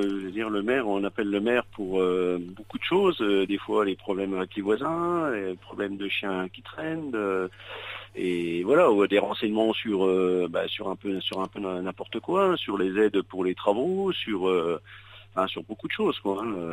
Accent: Grandchamp, France; born there; je suis né à Grandchamp, donc voilà, il n'y a pas de souci.

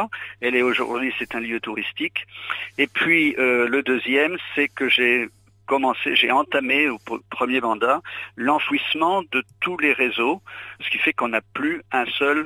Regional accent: Vouziers, Grand Est, France; born there; je suis né à Vouziers, il y avait exactement, quand j'étais élève, 317 habitants.

